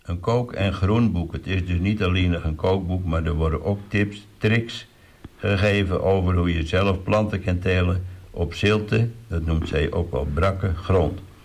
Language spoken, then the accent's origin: Dutch; North Holland, Netherlands; Nou, ik ben opgegroeid in West-Friesland.